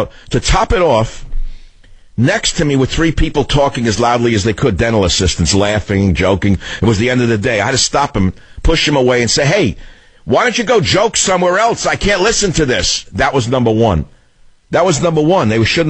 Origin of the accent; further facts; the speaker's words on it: New York, United States; I was a little boy. I felt safe as an American. There were Nike missile batteries on my street corner. I lived in Queens in an attached house in New York.